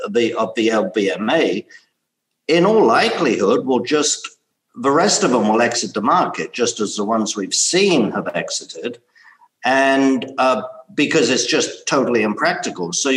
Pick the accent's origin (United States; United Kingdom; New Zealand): United Kingdom; Being British, we just don't want to do everything on the same schedule as the EU.